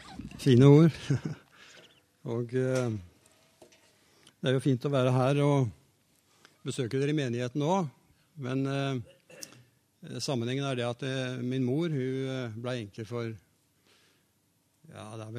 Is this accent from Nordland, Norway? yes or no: no; Kragerø, Telemark, Norway; also born or lived in Skien; Personlig kom jeg fra Kragerø, og reiste derfra som 18-åring opp til Skien, og gikk i frisørlære hos gamle P.A. Larsen.